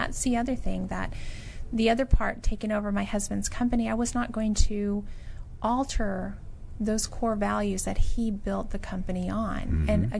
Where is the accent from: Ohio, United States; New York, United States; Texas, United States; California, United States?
Texas, United States; In Texas.